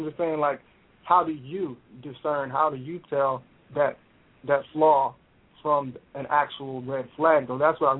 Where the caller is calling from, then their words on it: Mississippi, United States; also born or lived in California; Actually, I'm calling from Mississippi. It's a California number because I used to be from there, but it's coming from my Skype.